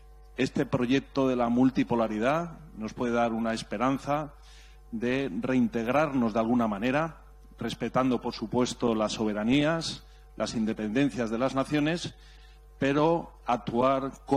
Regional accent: Spain; vengo desde España.

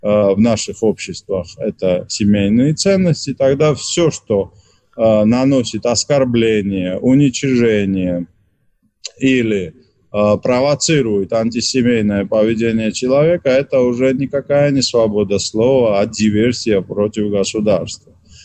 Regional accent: Georgia; я как православный христианин, грузин, традиционалист, любящий очень Россию, русскую культуру

